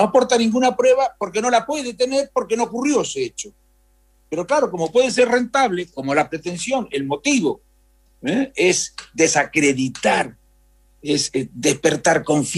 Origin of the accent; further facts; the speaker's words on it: Chascomús, Buenos Aires Province, Argentina; Yo soy de Chascomús, ¿no es cierto?